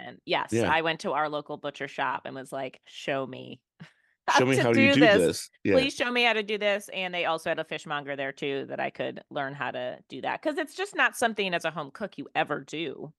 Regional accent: Chicago, Illinois, United States; now in Indianapolis, United States; And I grew up in Chicago. All we have there is steakhouses.

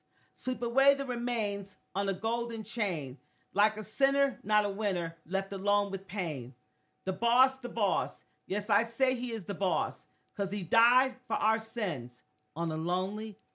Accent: New Haven, Connecticut, United States; I was born around 1962 in New Haven in the Hill section.

